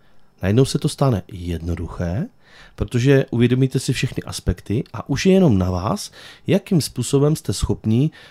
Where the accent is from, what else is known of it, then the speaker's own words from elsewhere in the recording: Zlín Region, Czechia; já mi připadá, že tady z Valašska mluvím ostravsky daleko víc a kratčeji než oni.